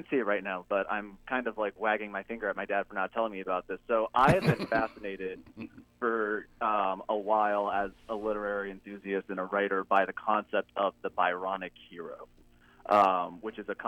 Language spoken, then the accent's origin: English; New England, United States; now in New York City, United States; But I'm a New Englander at heart.